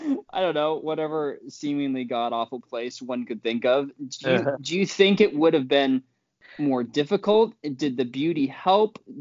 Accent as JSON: {"language": "English", "town": "Salt Lake City", "region": "Utah", "country": "United States", "tie": "born or raised there", "said": "growing up in Salt Lake City where there was beautiful mountains and now living here"}